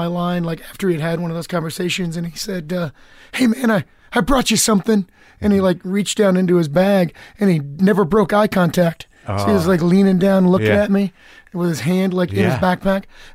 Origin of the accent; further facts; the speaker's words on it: Lexington, Kentucky, United States; But I'm from Lexington, which it's like the second biggest city.